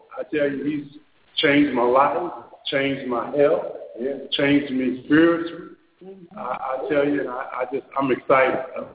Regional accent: Austin, Texas, United States; moved away as an adult; I'm originally from Austin, Texas.

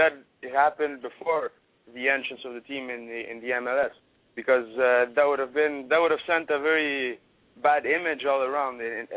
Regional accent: Argentina; I do it in French, English, and Spanish, because as you know, I'm from Argentina as well.

